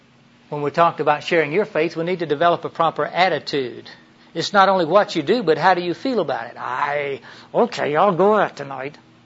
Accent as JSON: {"language": "English", "region": "Florida", "country": "United States", "tie": "born or raised there", "said": "I grew up in Central Florida, as I mentioned, and she hated oysters."}